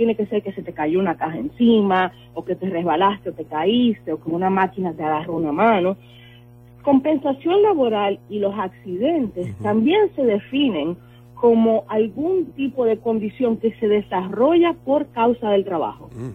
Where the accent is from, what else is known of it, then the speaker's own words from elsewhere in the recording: Dominican Republic; moved away as an adult; yo soy dominicana, nacida y criada en la República Dominicana y me mudé aquí hace aproximadamente 17 años.